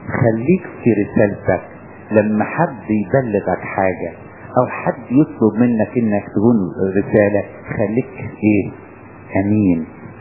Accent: Upper Egypt, Egypt; انا شفتها مرة عندنا في الصعيد

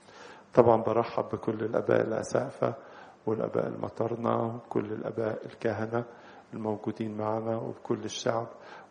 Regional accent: Egypt

